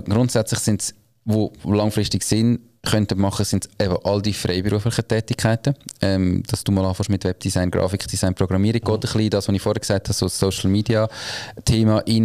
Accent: Switzerland; Es ist jetzt auch gerade als Schweizer utopisch, das Gefühl zu haben, ich kann etwas anbieten.

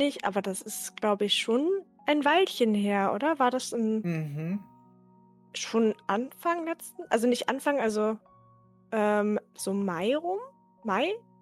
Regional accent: Berlin, Germany; Also ich komme halt aus Berlin und in Berlin haben wir keinen Feiertag

